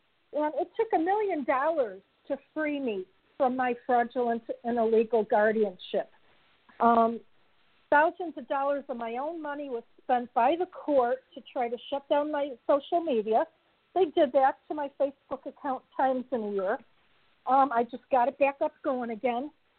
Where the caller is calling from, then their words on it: California, United States; I'm calling from California.